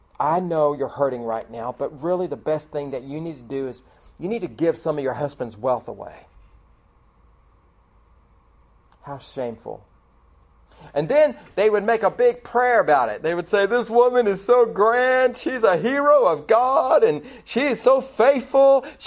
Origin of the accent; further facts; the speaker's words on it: Texas, United States; Suzanne and I grew up here in Texas.